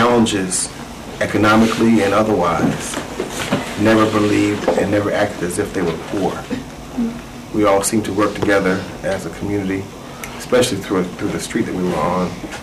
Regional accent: Hollywood, Florida, United States; born there; I was born in Hollywood, Florida, just in Broward County.

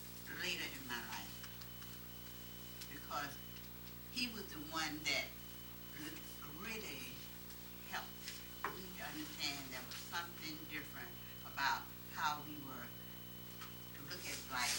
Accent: Florida, United States; I come from Florida.

